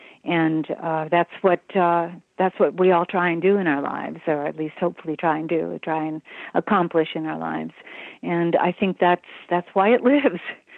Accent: Michigan, United States; because I was raised in Michigan, and that's the Midwest, but, close enough to New York.

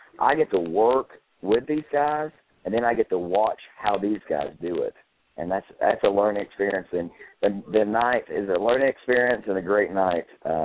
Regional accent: Tennessee, United States; So I grew up here in East Tennessee.

